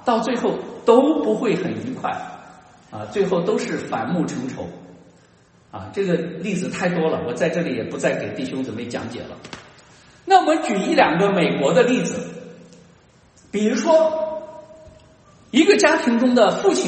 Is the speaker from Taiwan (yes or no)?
no; China; 那么或许我们中国人就会想当然